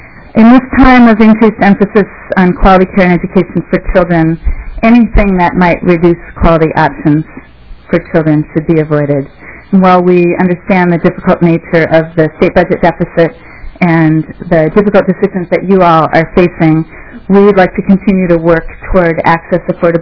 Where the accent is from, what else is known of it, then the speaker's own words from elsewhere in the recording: Lake St. Clair Beach, Minnesota, United States; I grew up in Lake St. Clair Beach when I was three. It's a small community in Washington County